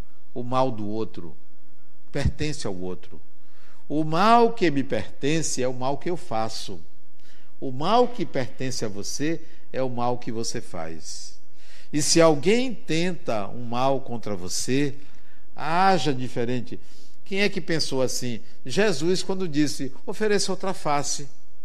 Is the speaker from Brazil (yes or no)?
yes; Brazil; Eu venho do Brasil e onde eu moro é muito quente.